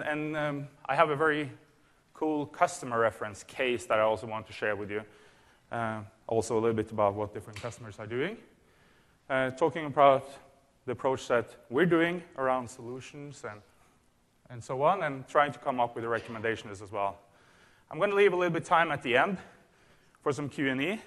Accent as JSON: {"language": "English", "country": "Norway", "said": "I'm from Norway, so I flew first to London and then from London and here."}